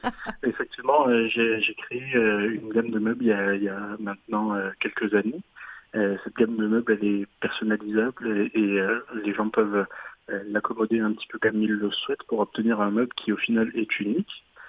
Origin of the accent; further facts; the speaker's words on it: France; now in Canada; Oui, à l'origine, en France, vous l'entendez à mon accent, je suis français.